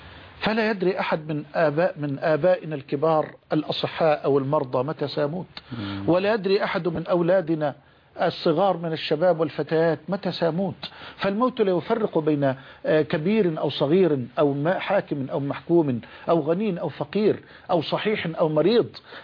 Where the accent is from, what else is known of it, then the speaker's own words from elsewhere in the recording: Egypt; في عندنا في مصر